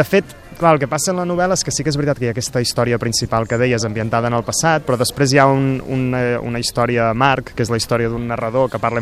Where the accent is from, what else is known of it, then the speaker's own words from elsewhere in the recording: Solsona, Catalonia, Spain; jo m'he criat a Solsona en un entorn on hi ha records carlins, més o menys vagues, no?